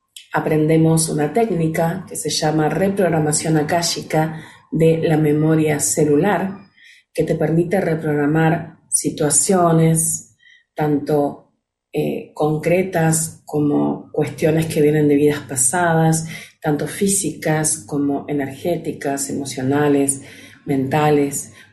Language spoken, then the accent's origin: Spanish; Argentina; born there; Mi amado país, mi tierra querida, que amo con todo mi corazón, durante mucho tiempo me preguntaba por qué había nacido en la Argentina, ¿no? ¿Para qué había nacido en Argentina?